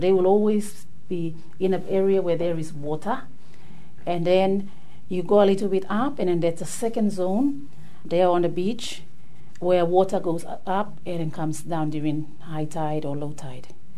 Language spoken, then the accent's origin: English; Papua New Guinea; I'm from Papua New Guinea.